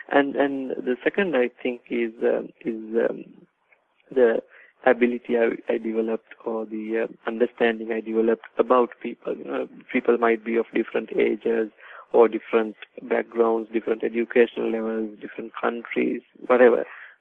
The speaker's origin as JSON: {"language": "English", "country": "Sri Lanka", "moved": "as an adult", "lives_now": "Australia", "said": "I started my career from my home country, Sri Lanka, but I then traveled to our client locations in the US and the UK, and I also later migrated to Australia."}